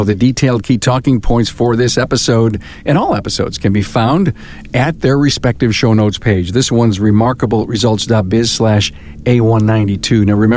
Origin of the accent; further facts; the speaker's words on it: Buffalo, New York, United States; You know, I'm from Buffalo, and that's Corey's hometown, too.